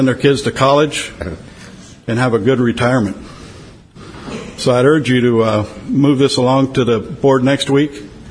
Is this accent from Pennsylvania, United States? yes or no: no; Bellflower, California, United States; And I'm not from Belfast, but I'm from Bellflower, so probably not as good a speaker as Robbie, but in fact, I know I'm not.